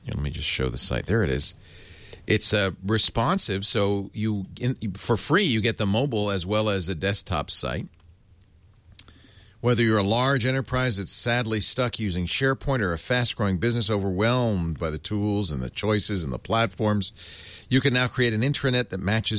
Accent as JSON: {"language": "English", "region": "Rhode Island", "country": "United States", "tie": "born or raised there", "said": "I grew up in Rhode Island, and Rhode Islanders pronounce things weird."}